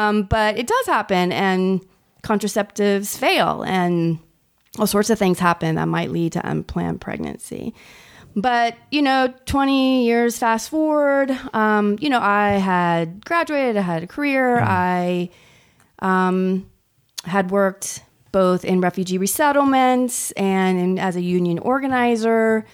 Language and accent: English; Ohio, United States; I grew up in Central Ohio. My immediate family were farmers, actually. And when my parents divorced, I moved into the city.